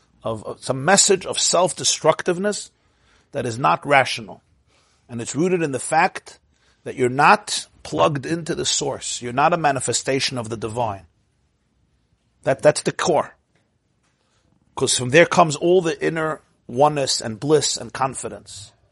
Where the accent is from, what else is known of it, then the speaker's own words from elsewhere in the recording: Crown Heights, New York, United States; You know, I grew up in Crown Heights.